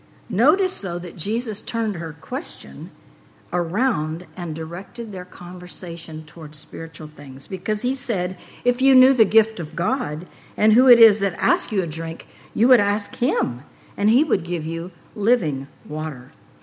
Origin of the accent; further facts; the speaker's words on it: the South, United States; I grew up in the South years and years ago because I'm an old lady. And there was segregation.